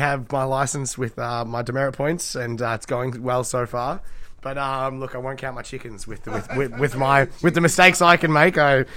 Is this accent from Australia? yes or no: yes; Sandringham, Victoria, Australia; I grew up in the Bayside town of Sandringham.